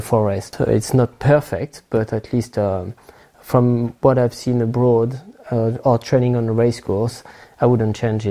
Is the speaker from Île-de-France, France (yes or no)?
no; Bourgogne-Franche-Comté, France; I'm from Burgundy, and we had a farm.